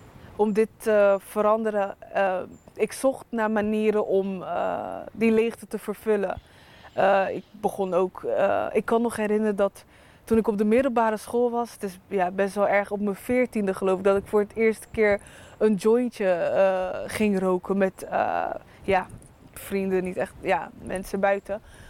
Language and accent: Dutch; Rotterdam, South Holland, Netherlands; ik kom uit Rotterdam.